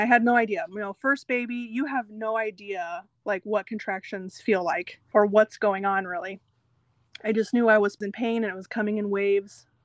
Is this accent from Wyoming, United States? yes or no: no; Illinois, United States; now in West Lafayette, United States; I am over in the West Lafayette, Indiana area, but I'm from Illinois.